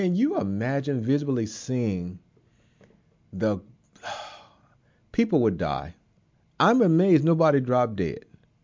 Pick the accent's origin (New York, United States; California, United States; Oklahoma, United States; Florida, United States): Oklahoma, United States; also born or lived in Texas; I grew up in Oklahoma and Texas, and whenever there was a tornado watch and tornado warning, I would go and stand out and look to see if I could see the funnel cloud.